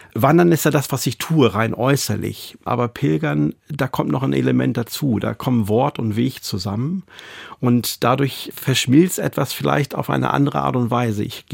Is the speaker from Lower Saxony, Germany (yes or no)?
yes; Lower Saxony, Germany; Oder ich komme selbst persönlich aus Ostfriesland eigentlich.